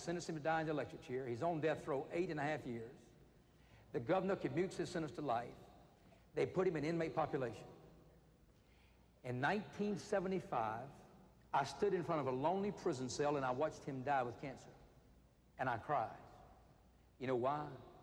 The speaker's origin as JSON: {"language": "English", "region": "South Carolina", "country": "United States", "tie": "born or raised there", "said": "I was brought up in South Carolina where I learned to hate black people."}